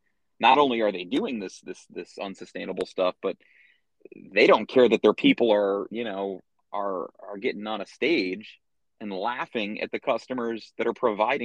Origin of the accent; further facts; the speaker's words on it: Chicago, Illinois, United States; I'm from Chicago, and in Chicago there's our public TV station was Channel 11 WTTW